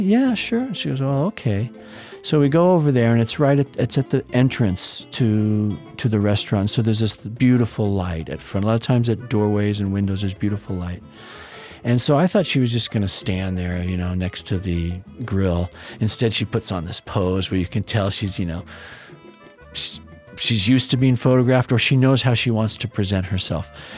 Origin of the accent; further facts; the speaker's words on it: California, United States; you bring your perspective as an American, as a Californian there, and you're in a position to learn